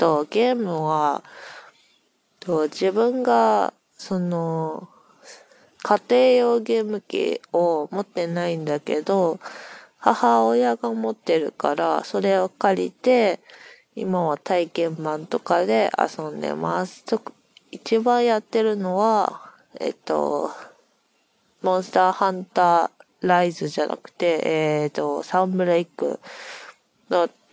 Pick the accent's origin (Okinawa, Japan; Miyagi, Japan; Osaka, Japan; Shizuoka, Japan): Miyagi, Japan; 出身は東北の方の宮城県です。